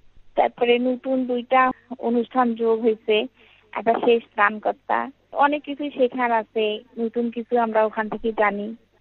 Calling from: Rangpur, Rangpur Division, Bangladesh; আমি IRIB fan ক্লাবের সদস্য, বাসা রংপুর।

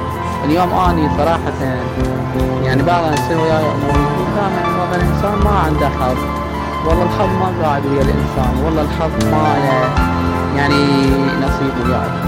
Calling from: Iraq; أنا معكم من العراق،

